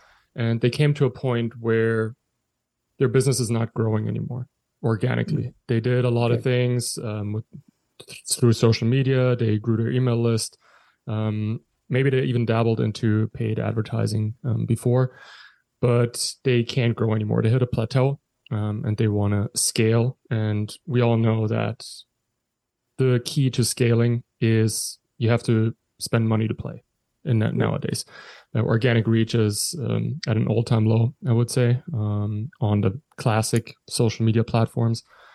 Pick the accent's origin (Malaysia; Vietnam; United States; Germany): Germany; Bavaria; English is a second language; moved away as an adult; now in Halifax, Canada; I'm originally from Germany, close to Munich. Grew up in the south of it. And yeah, I moved to Halifax, Nova Scotia almost 6 years ago now in 2017.